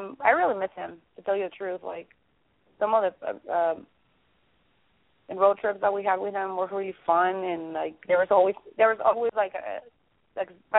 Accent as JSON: {"language": "English", "country": "Mexico", "tie": "born or raised there", "second_language": "English", "said": "I grew up in Mexico"}